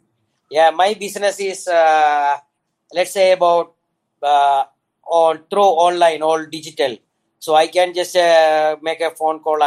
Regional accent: Dubai, United Arab Emirates; English is a second language; moved away as an adult; now in Philippines; So I am from Dubai. I came here 20 years ago

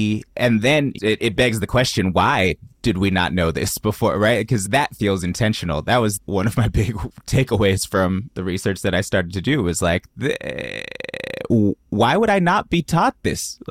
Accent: California, United States; And I grew up in the Bay. Like, we'd get Malcolm X's birthday off of school.

